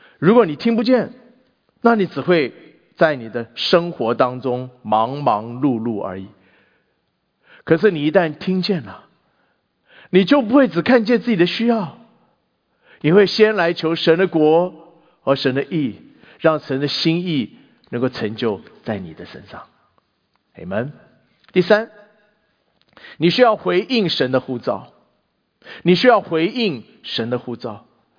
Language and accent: Chinese; China; 作为一个中国人，我们常常觉得很骄傲，